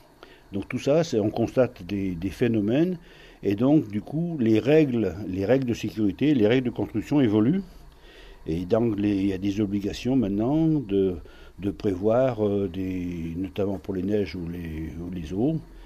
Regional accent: Saint-Rambert, Auvergne-Rhône-Alpes, France; born there; Je suis né à Saint-Rambert

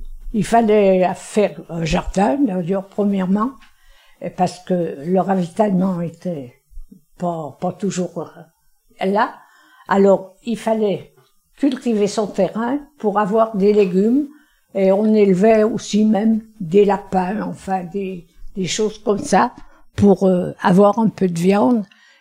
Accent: Cerdon, Auvergne-Rhône-Alpes, France; je suis née à Cerdon, native bien sûr, et je n'ai jamais quitté le pays. Alors, je suis là depuis, mais j'ai maintenant 96 ans bientôt.

